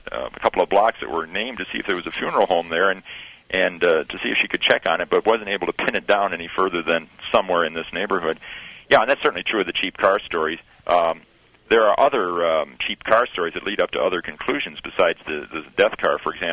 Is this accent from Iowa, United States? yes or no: no; Lansing, Michigan, United States; I was brought up in Michigan and in Lansing, and lived not far from the Oldsmobile factory.